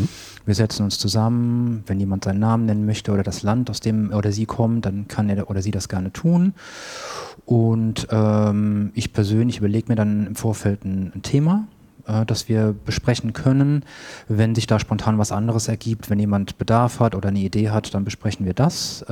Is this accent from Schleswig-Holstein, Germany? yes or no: no; Hesse, Germany; moved away as an adult; now in Hamburg, Germany; Ich bin 2010 nach Hamburg gezogen. Ich komme aus der Nähe von Frankfurt ursprünglich